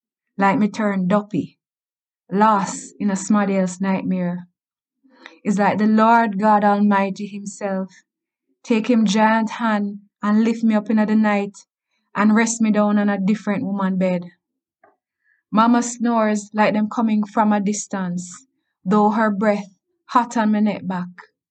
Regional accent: Jamaica; I'm from Jamaica.

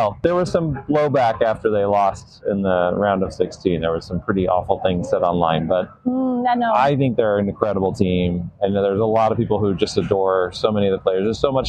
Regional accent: Los Angeles, California, United States; Okay, well, I'm not English. Sorry. No, it's fine. No, I started picking up that you thought I was. No, I'm from Los Angeles.

